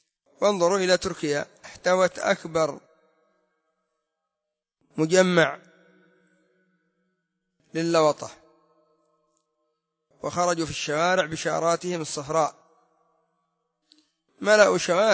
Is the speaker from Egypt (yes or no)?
no; Yemen; هذه ماسونية ما لها شأن عندنا في اليمن